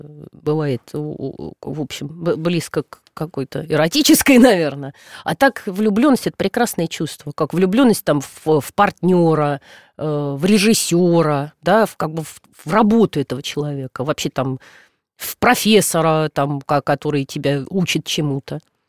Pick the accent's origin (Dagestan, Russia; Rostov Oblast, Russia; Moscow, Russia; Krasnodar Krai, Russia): Moscow, Russia; мы горожане сейчас. Вот мы москвичи.